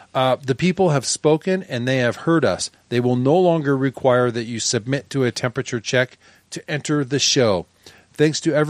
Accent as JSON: {"language": "English", "region": "Scotland", "country": "United Kingdom", "lives_now": "United States", "said": "I'm Scottish, and those guys were voting to stay in the European Union."}